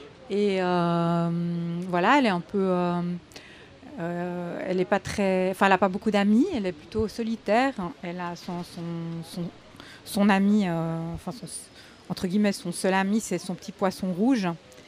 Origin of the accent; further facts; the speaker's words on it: Geneva, Switzerland; Je viens de Genève, en Suisse. J'ai fait mes études là-bas.